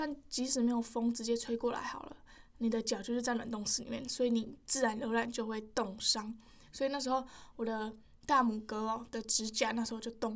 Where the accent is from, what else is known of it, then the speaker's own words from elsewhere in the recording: Taiwan; 因为我台湾人就是没有那么体验过那么冷的天气